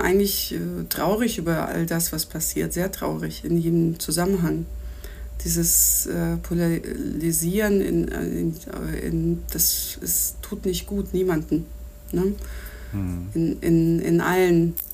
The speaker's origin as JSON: {"language": "German", "country": "Germany", "said": "Als ich in Moskau studiert habe, war ich als Deutsche diejenige"}